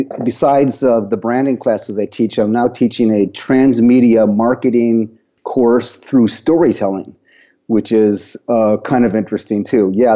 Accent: Toledo, Ohio, United States; Well, I'll start with the fact that I was born and raised in Toledo, Ohio.

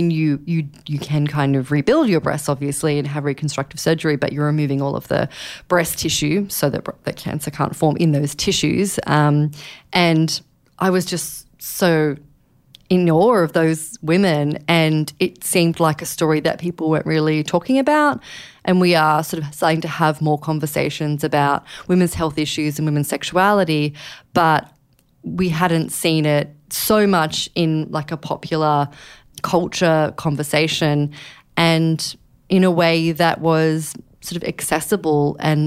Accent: Australia; now in New York, United States; complicated by the fact I am Australian, but I live here in New York

